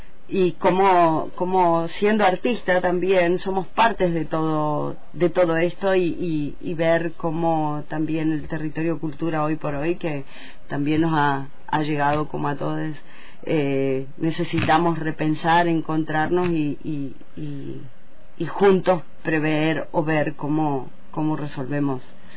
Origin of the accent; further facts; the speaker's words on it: General Roca, Río Negro, Argentina; moved away; also born or lived in Barcelona, Spain; es que yo me fui de aquí de Fischke cuando era General Roca hace 30 años